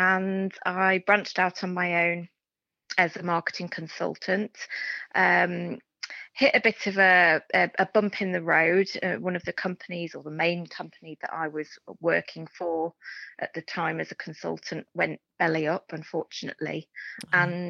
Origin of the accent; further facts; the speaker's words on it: East of England, United Kingdom; born there; also born or lived in Scotland; I'm an Essex girl. There you go. I was born in Essex. However, we only lived there for a year. Mm-hmm. So we moved around the country quite a bit with my dad's business. So I've lived in Scotland, in England, lived abroad.